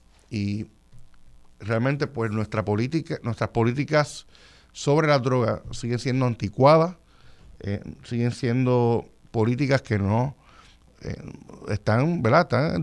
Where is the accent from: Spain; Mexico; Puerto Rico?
Puerto Rico; ¿Quién controla la seguridad en los aeropuertos, pues no, no somos mayormente los puertorriqueños.